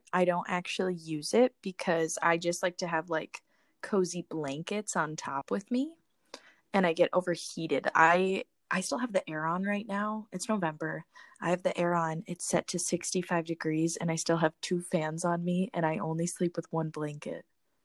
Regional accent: United Kingdom; accent: British; is so good and it's so funny and it just brings out my British accent

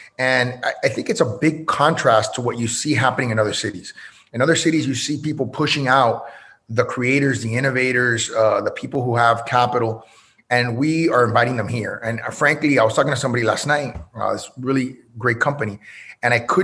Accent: Miami, Florida, United States; I think part of it is because I was born here in Miami.

